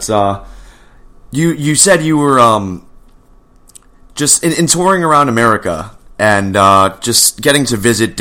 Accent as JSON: {"language": "English", "region": "New York", "country": "United States", "tie": "born or raised there", "said": "especially growing up in New York, you'd walk by like a warehouse"}